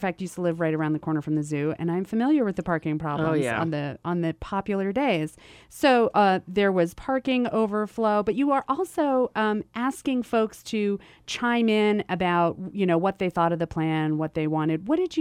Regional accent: Washington, District of Columbia, United States; And I'm warped because I grew up in Washington, D.C., where you don't pay for anything.

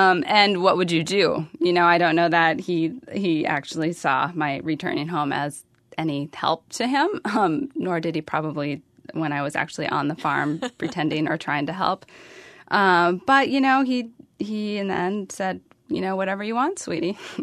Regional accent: North Dakota, United States; So yes, I do end up defending my home state and my people a lot.

